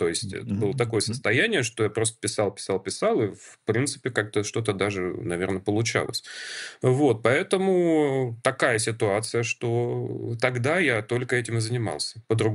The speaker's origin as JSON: {"language": "Russian", "region": "Belgorod Oblast", "country": "Russia", "tie": "born there", "also_born_or_lived": "Yugoslavia", "said": "папа там родился. Я уже родился в Белгородской области, но все время, когда мы жили в Югославии, меня туда на лето отправляли."}